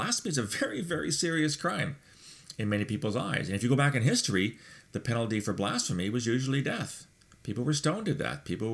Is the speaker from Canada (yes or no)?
yes; Canada; because I'm a Canadian.